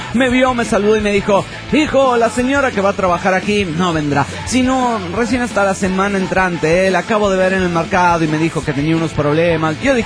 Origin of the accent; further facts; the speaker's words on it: Guadalajara, Jalisco, Mexico; en mi tierra y en cuando viví ahí en mi tierna infancia en Guadalajara